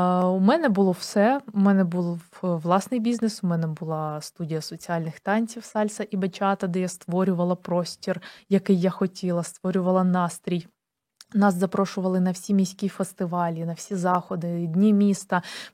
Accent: Kherson, Kherson Oblast, Ukraine; херсонці не цінують цього, але у мене теж був досвід життя не у Херсоні 2 роки. І от так само, як і ти, я почала любити це місто, коли повернулася в нього

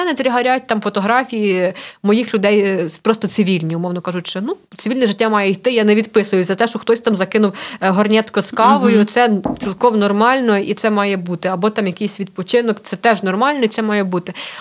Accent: Galicia, Ukraine; Кажу, я з Святої Галичини, так не можна ходити на каву після двох повідомлень.

